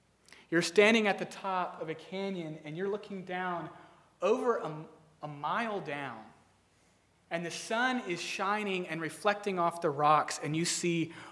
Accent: Texas, United States; I grew up in Texas, so I kind of seen cactus

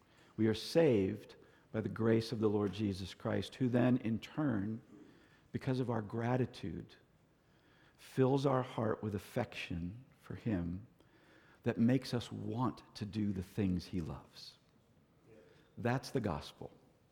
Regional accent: Florida, United States; I grew up in Florida, so we didn't have things like New York City.

